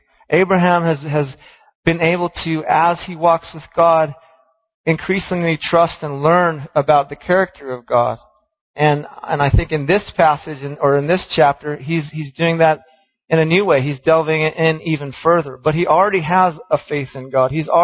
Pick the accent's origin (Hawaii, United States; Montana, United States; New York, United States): Hawaii, United States; I'm from Hawaii, potluck, it's like you come and people know how to do food in Hawaii.